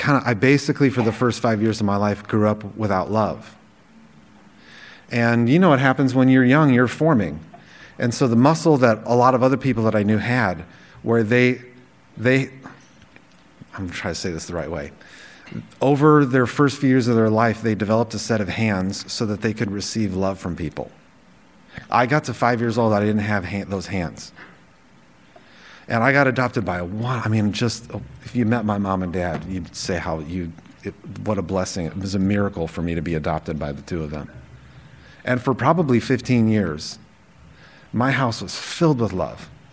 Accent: Los Angeles, California, United States; And I grew up in downtown Los Angeles. That's where I was born. And I was born in Hollywood.

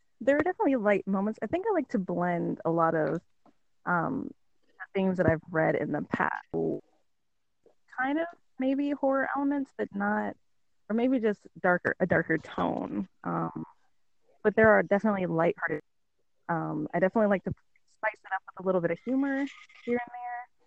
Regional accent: Alaska, United States; Interesting fact, I'm from Alaska. I live in the South now. So very big difference.

